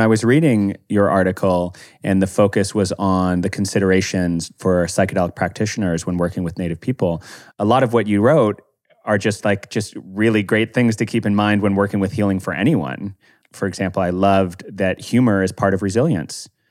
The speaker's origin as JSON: {"language": "English", "town": "Santa Fe", "region": "New Mexico", "country": "United States", "said": "because I'm actually from Santa Fe, New Mexico. So I imagine that we both have a similar love of those vast, beautiful skies."}